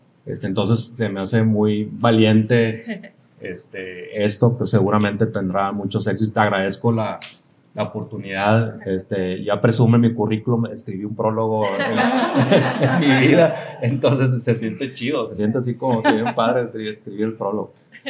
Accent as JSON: {"language": "Spanish", "town": "Hermosillo", "region": "Sonora", "country": "Mexico", "said": "pues yo soy de Hermosillo"}